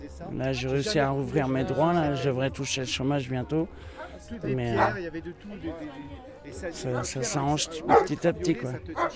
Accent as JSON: {"language": "French", "town": "Cherbourg", "region": "Normandy", "country": "France", "said": "Moi, je suis du Nord-Cotentin, moi, je suis de Cherbourg."}